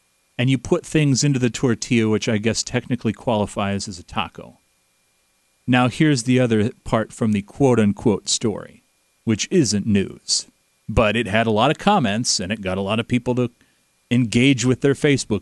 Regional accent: Quad Cities, United States; Today's Is This News is brought to you by a station that I grew up watching in the Quad Cities area, KWQC, TV6, the NBC affiliate in the Quad Cities.

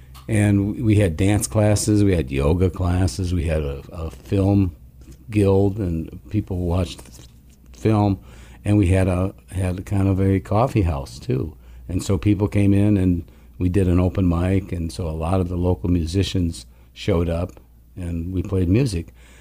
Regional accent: Petoskey, Michigan, United States; I came back home after 10 years of being. I grew up in Petoskey, and so I went off to school for 10 years.

